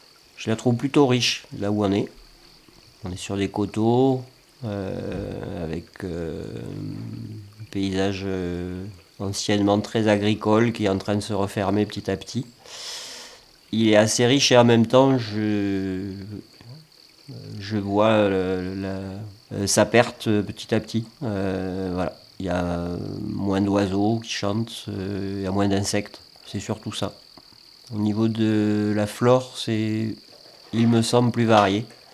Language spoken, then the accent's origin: French; Tourtoirac, Nouvelle-Aquitaine, France; Je suis de Dordogne, du nord du département, à Tortoirac exactement. C'est un petit village qui est au pied d'une falaise et au bord d'une rivière.